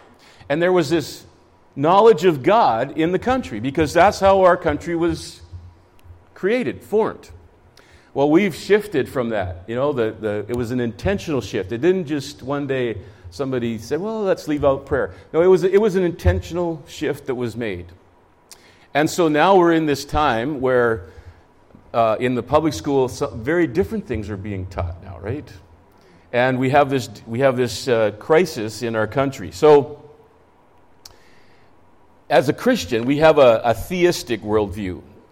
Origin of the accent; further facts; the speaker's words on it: Edmonton, Alberta, Canada; I grew up in Edmonton. My first 2 years in grade school, I went to school in the 1960s.